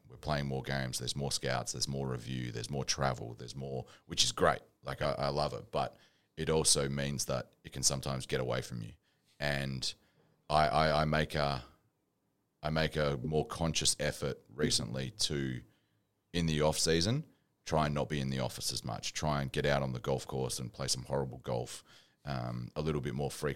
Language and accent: English; Perth, Western Australia, Australia; I'm from Perth.